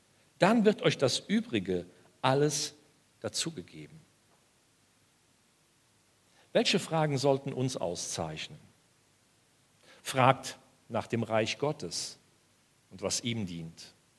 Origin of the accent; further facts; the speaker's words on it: Altenahr, Rhineland-Palatinate, Germany; an die Menschen im Ahrtal, wo ich herkomme, ich bin in Altenahr aufgewachsen, in Ahrweiler zur Schule gegangen